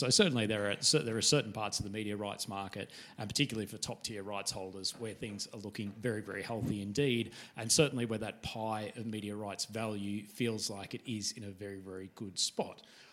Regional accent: Australia; my home country, Australia

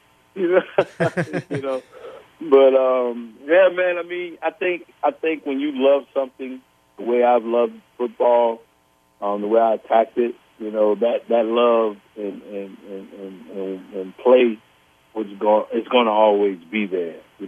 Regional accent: New Orleans, Louisiana, United States; I was going to play at the biggest game of my career in my hometown, New Orleans.

